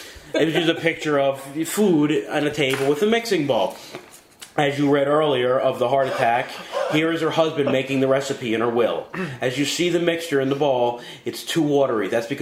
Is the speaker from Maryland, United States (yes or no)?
no; New York, United States; Growing up near New York, right after the 70s, so all you see on TV is the Bronx burning down and people dying.